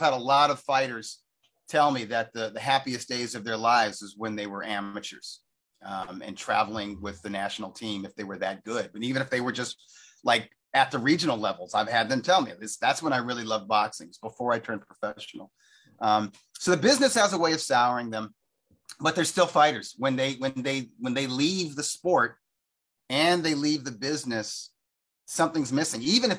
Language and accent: English; Inglewood, California, United States; I could see that fight landing at the SoFi Stadium right here in my hometown of Inglewood.